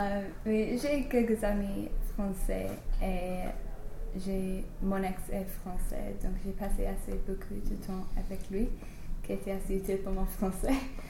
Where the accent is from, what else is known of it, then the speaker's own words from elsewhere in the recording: England, United Kingdom; French is a second language; c'était clair que je suis anglaise.